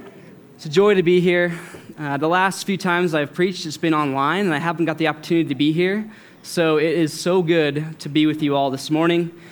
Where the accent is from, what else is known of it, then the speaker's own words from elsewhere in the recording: Loveland, Colorado, United States; I was born in Loveland, Colorado, and I grew up here, went to Colorado State